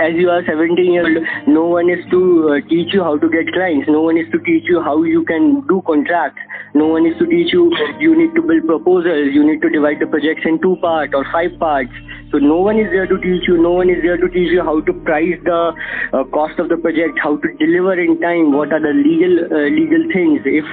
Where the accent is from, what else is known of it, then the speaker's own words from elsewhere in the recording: Bhopal, Madhya Pradesh, India; And firstly, when you say that I am from Bhopal, people think that you would not have that much skills, and you would not have the exposure to certain stuff.